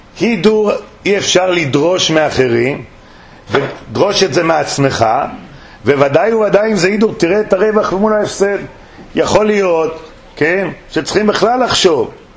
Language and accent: Hebrew; Jerusalem, Jerusalem District, Israel; אני גדלתי בבית וגן עם גדולי הרבנים.